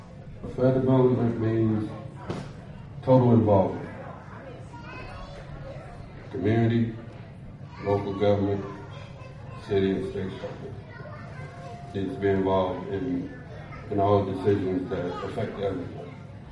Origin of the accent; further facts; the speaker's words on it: North Carolina, United States; I'm 54 years old. I'm from Southern North Carolina.